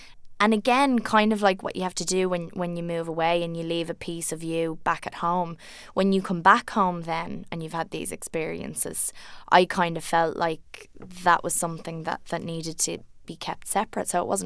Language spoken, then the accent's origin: English; Leinster, Ireland; My family live in Dublin now, but I grew up in County Carlow, which is one county over from Wexford.